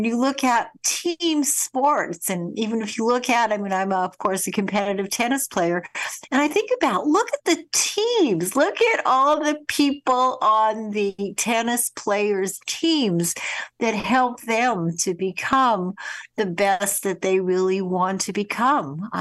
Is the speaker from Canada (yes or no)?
yes; Winnipeg, Manitoba, Canada; when I was a little girl and even an older girl growing up in Winnipeg, Canada